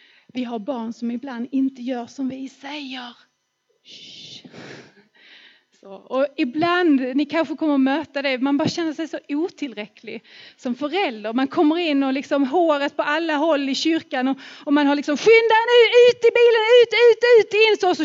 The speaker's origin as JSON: {"language": "Swedish", "region": "Skåne", "country": "Sweden", "tie": "born or raised there", "said": "Så att hemma i Skåne, när vi har varit där hemma."}